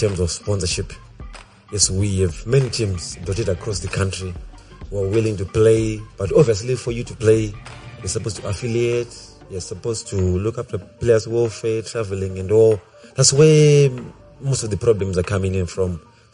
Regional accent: Zimbabwe; where we're from Zimbabwe

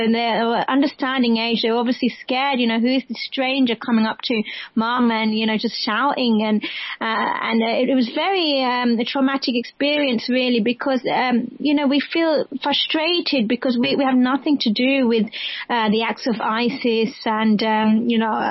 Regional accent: London, United Kingdom; I've been born and bred in London, but this is the very first time I've actually felt that real fear

